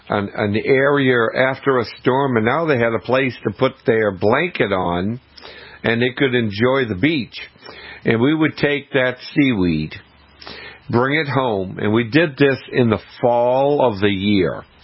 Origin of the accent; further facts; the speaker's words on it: Massachusetts, United States; When I was growing up on the South Shore of Boston, we used to go down to the beach after we had a storm.